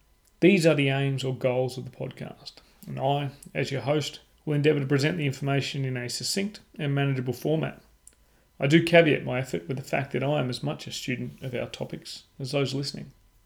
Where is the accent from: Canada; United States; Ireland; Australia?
Australia; accent: Australian; I'm your host … you can probably guess from the accent, I'm an Aussie.